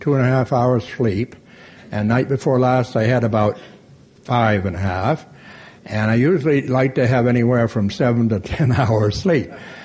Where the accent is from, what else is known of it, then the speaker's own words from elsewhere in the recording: Maine, United States; moved away as an adult; now in Florida, United States; I'm from Maine. I lived in Maine for 18 years. I've lived in Florida, thank God, for about 20. Longest I've lived in any place in my life.